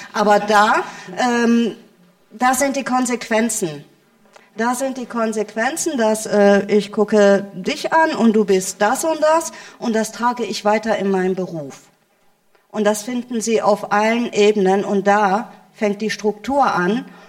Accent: Germany; Also ich bin Deutsche. Ich bin Deutsche mit noch einem Pass. Also ich bin binational und ich bin auch bikulturell. Aber ich bin Deutsche und ich möchte mich zu diesem Land zugehörig fühlen.

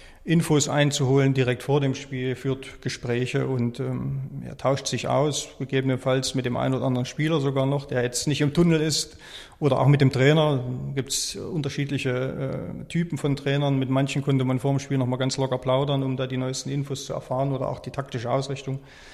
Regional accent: Erfurt, Thuringia, Germany; Ich komme aus Erfurt, bin gebürtiger Erfurter, habe am Rand von Erfurt in Büsleben mein Zuhause

